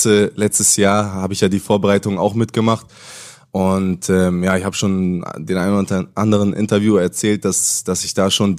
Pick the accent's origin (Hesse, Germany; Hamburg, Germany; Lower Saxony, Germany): Hamburg, Germany; ich würde mich schon als Hamburger Jung, würde ich mich so nennen lassen, ist okay.